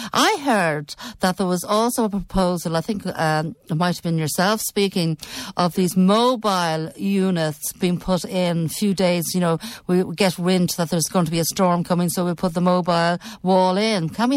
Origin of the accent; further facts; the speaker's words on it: Clontarf, Leinster, Ireland; I mean, I'm from Clontarf, and it'd be regular every couple of days I'd do the big long walk down the wooden bridge or the promenade.